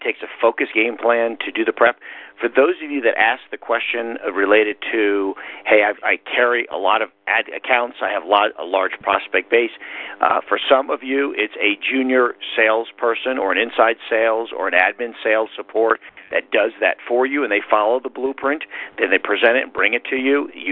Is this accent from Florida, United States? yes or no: yes; Florida, United States; Hope, you're in my hometown in Florida.